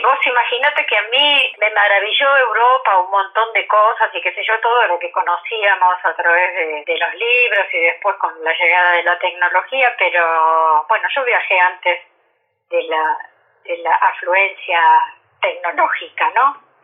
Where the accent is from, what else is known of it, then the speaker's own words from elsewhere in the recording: Capitán Sarmiento, Buenos Aires Province, Argentina; born there; Yo nací en Capitán Sarmiento